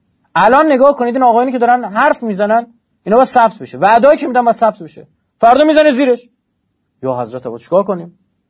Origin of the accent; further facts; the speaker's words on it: Iran; به عنوان یه ایرانی دلم میسوزه برای مملکتم